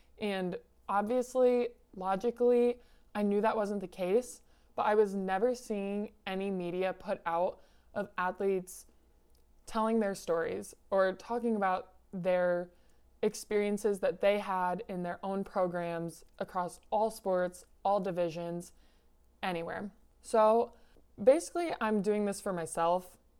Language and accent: English; Iowa, United States; I'm born and raised in Iowa. I always lived in a small town up here and it was amazing.